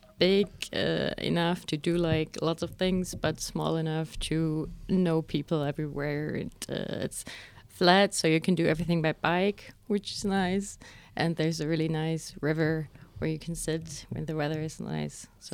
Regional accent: Bremen, Germany; I'm from Bremen, Germany, and I study social work at the University for Plant Science there.

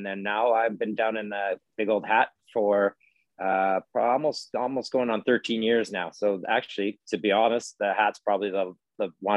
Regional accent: Cold Lake, Alberta, Canada; also born or lived in Ontario / British Columbia; So I actually was all over in Ontario, BC, but actually did graduate high school from big old Cold Lake, Alberta, actually.

